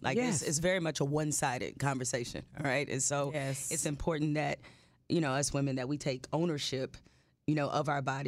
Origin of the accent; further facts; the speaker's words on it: Detroit, Michigan, United States; Well, I mean, I'm from Detroit.